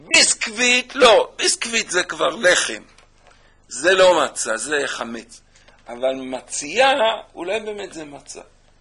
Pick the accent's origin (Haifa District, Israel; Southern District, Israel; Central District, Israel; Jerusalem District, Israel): Haifa District, Israel; Kfar Pines; born there; זאת כפר פינס גם. לא אקפח את כפר פינס. שם נולדתי.